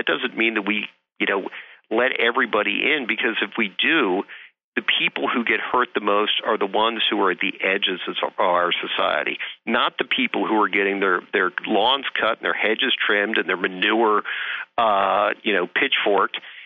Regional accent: Baltimore, Maryland, United States; But there are a lot of kids in the inner city, and I'm from Baltimore.

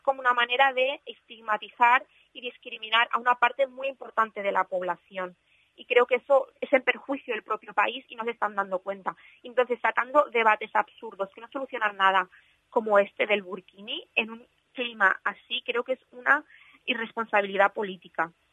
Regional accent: Spain; yo no he hecho ningún proceso migratorio, yo he nacido en España, yo soy española.

